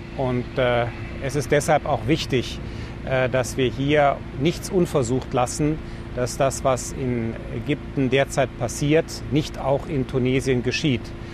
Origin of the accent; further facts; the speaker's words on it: Germany; Denn wir haben ja als Europäer, wir haben ja als Deutsche ein großes Interesse daran, dass unsere Nachbarschaft nicht völlig instabil wird